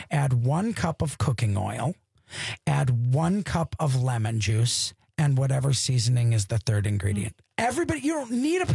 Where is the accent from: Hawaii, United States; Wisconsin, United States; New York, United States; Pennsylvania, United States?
Wisconsin, United States; I'm from Wisconsin, so